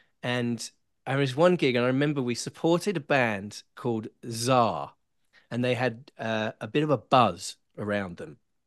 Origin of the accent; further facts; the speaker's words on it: Nashville, Tennessee, United States; Well, listen, I grew up in Nashville, Tennessee.